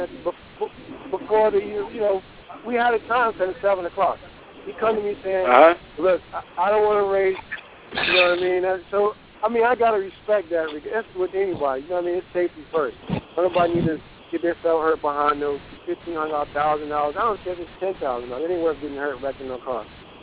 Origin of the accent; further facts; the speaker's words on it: New York City, New York, United States; A lot of people think I'm from Virginia. I'm really from New York. You know what I mean? I'm from Harlem.